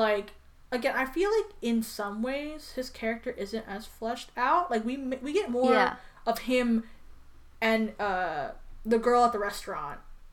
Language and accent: English; Detroit, Michigan, United States; Born and raised in South Detroit.